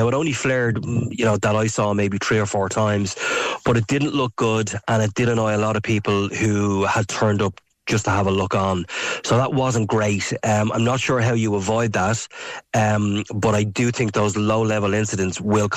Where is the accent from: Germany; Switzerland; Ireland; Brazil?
Ireland; Coolock, Leinster; and I'm actually from Coolock, I grew up here